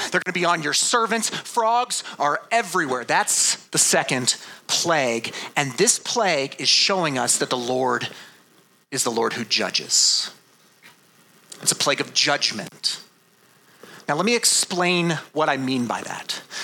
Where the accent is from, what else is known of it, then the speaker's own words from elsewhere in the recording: Colorado Springs, Colorado, United States; I grew up in Colorado Springs. We did not have a lot of frogs where I grew up